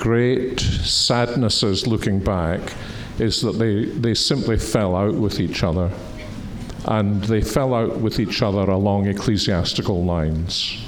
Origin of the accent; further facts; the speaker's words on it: Scotland, United Kingdom; As a Scotsman, it horrifies me that Oliver Cromwell came to Scotland knowing that he would kill Reformed believers in war.